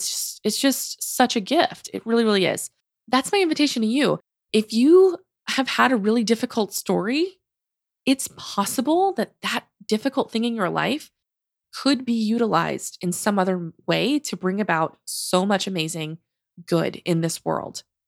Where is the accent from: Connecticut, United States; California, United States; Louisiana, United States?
Louisiana, United States; also born or lived in Utah; I was raised in Louisiana. I currently now live in Texas. I studied out in Utah.